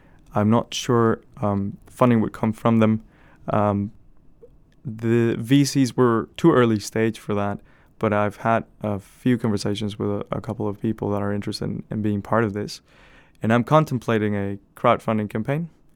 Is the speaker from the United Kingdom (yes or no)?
no; Mexico; I come from Mexico, which is a middle-income country